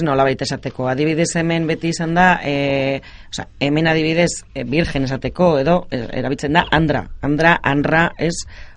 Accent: Basque Country, Spain; gure euskara, ez, non dugu orain guk arabarrok gure euskara, ez da? Ba, hor dugu hain zuzen, gure hitzetan eta gure toponimian, ez da?

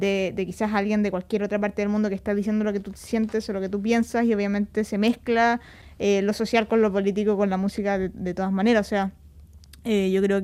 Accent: Chile; habla de nuestra experiencia creciendo como dos lesbianas en Chile

